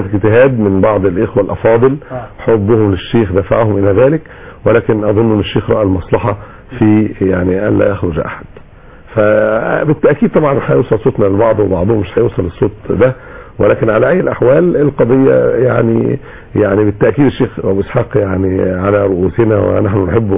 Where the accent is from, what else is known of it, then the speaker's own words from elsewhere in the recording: Egypt; الأزمة اللي كانت عندنا في مصر